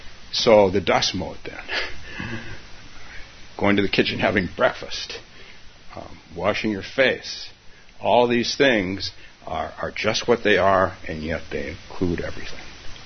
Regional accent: San Francisco, California, United States; So, in San Francisco, where I'm from, I'm kind of from San Francisco, not exactly, but kind of.

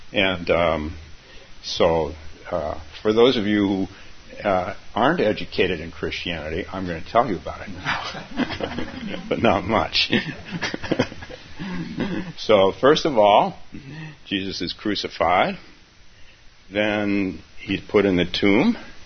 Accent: California, United States; So I grew up in California on the West Coast. Yeah. I went to a very liberal Unitarian church as a boy.

